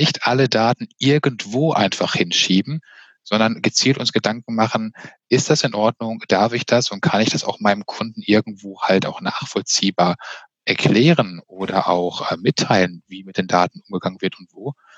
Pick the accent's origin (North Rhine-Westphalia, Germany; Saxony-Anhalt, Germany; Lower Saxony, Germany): North Rhine-Westphalia, Germany; Witten; born there; Nein, tatsächlich in Witten. Bei Dortmund, also auch bei Dortmund.